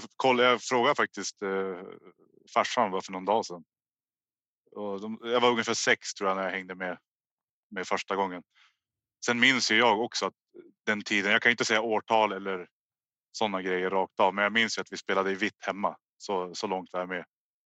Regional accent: Hörnefors, Västerbotten County, Sweden; Jag är uppvuxen i Hörnefors.

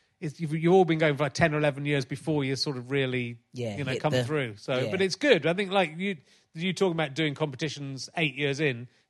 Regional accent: Cheddar, South West England, United Kingdom; I've just said, well, I'm from Cheddar. I've got to say it.

